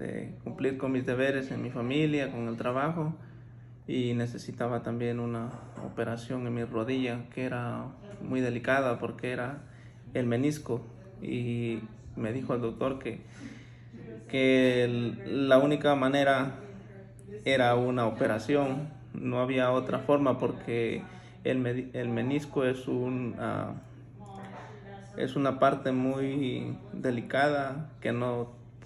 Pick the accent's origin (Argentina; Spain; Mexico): Mexico; southern Mexico; now in United States; Soy de México, del sur de México. Yo vine a Estados Unidos en el año 2002 por venir a trabajar aquí en Estados Unidos